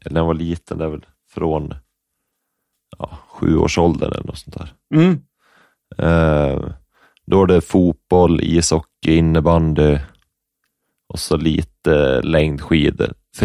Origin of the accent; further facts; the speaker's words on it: Upplands Väsby, Stockholm County, Sweden; born there; Upplands Väsby, tror jag.